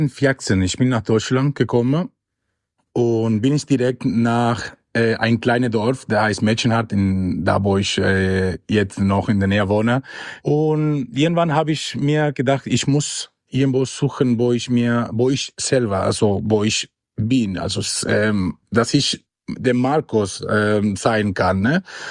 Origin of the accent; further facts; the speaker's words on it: Cuba; German is a second language; bei uns in Kuba wird immer Musik gehört, immer freundlich sein und immer gute Laune.